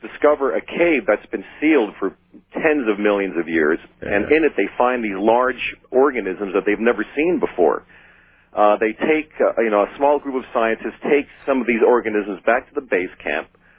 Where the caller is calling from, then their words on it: Yonkers, New York, United States; I'm calling from Yonkers, New York, listening on talk radio out of Philadelphia.